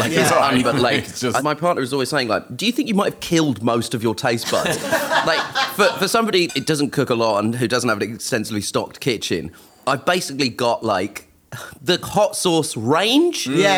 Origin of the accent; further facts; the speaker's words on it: Kerala, India; so we're from Kerala in India, and there's fish in Kerala.